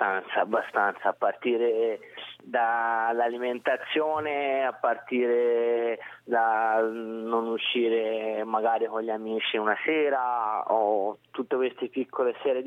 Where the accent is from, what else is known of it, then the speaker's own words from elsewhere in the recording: Siena, Tuscany, Italy; Certo è, essendo senese, uno di Firenze magari fa un po' più effetto